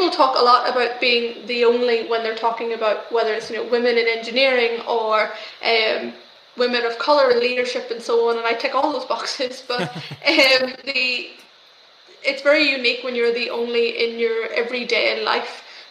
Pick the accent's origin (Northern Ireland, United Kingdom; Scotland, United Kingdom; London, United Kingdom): Northern Ireland, United Kingdom; Coalisland; I grew up in Cull Island in County Tyrone, and I lived there most of my life until I moved to Belfast when I was 18.